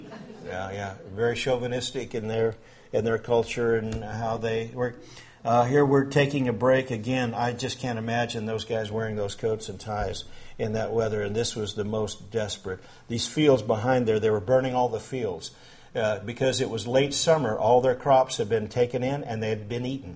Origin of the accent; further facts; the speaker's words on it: Tucson, Arizona, United States; born there; I was born in Tucson